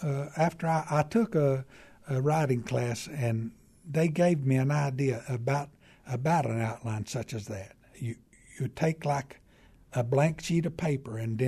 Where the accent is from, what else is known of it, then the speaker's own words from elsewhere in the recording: Kentucky, United States; It's growing up in Eastern Kentucky, and I like to tell about life growing as we grew up, how we lived